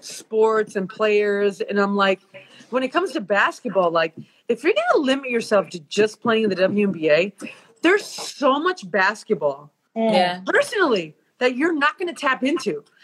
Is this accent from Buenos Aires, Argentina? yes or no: no; Rosario, Santa Fe, Argentina; English is a second language; Well, and I know that very well because in Argentina, I'm from Rosario.